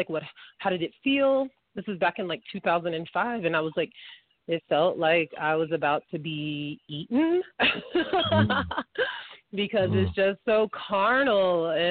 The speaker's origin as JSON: {"language": "English", "town": "Champaign", "region": "Illinois", "country": "United States", "said": "Well, I'm from Champaign, Illinois, and when I grew up, especially towards like my high school years, I was a big time into basketball"}